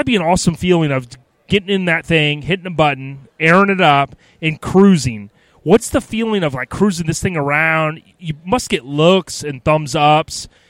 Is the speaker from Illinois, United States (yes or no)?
no; Florida, United States; Now, I'm from Florida.